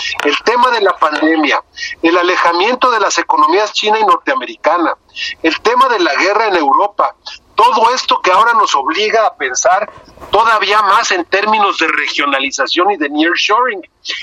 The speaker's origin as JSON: {"language": "Spanish", "country": "Mexico", "said": "los que estamos en el banquillo de los acusados somos los mexicanos"}